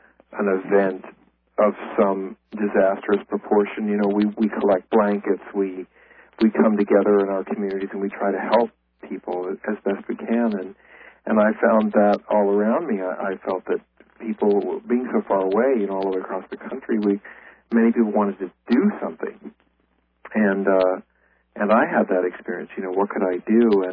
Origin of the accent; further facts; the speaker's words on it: New York City, New York, United States; I'm a New Yorker. I mean, I was born and bred in New York, and so I feel a great affinity with New York City